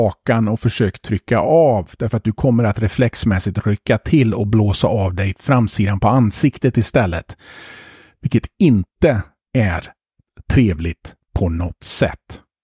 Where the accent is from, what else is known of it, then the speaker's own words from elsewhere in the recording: Södra Ryd, Västra Götaland County, Sweden; Jag kommer ihåg moralpaniken när jag var ung i Södra Ryd.